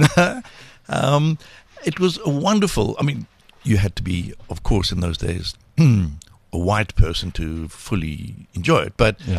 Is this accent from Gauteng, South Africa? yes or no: yes; Hillbrow, Gauteng, South Africa; I was an 11-year-old growing up in Hillbrow